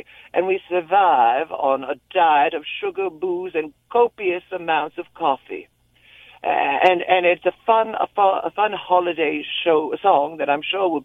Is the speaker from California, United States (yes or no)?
yes; San Mateo, California, United States; And I'm a Bay Area native. I grew up down in San Mateo, went to high school in the city, San Francisco, and I've been doing … as a character for 20 years.